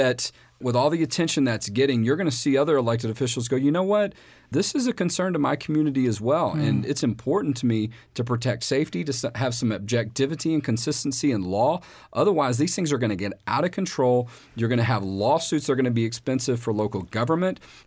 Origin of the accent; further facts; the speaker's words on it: Houston, Texas, United States; the area where I grew up in Southeast Houston, very proud area, an area where a lot of focus is on family.